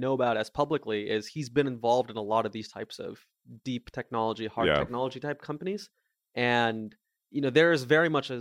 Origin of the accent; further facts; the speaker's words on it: Singapore; also born or lived in India; Yeah, and I grew up in Singapore.